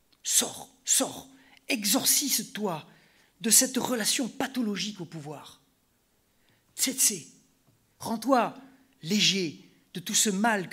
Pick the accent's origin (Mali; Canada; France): France; nous, en tant que Français, on pense tout de suite au dégagisme.